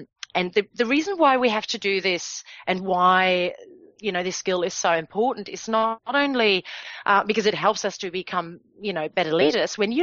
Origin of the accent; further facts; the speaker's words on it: Germany; English is a second language; it's not so much in my home country, Germany.